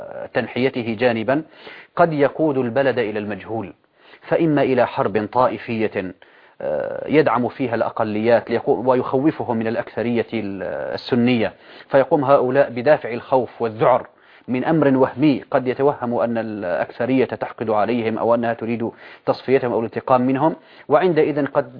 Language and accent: Arabic; Syria; ما حصل عندنا في سوريا حتى الآن هو انسحاب أفراد